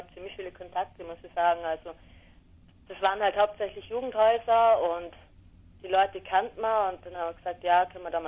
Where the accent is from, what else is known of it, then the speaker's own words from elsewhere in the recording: Vorarlberg, Austria; Wir kommen aus Vorarlberg, also ein bisschen verstreut.